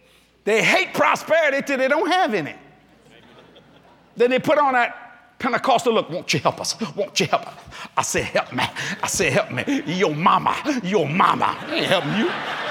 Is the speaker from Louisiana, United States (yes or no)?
yes; Louisiana, United States; and then I'm a Cajun, which means you're not educated.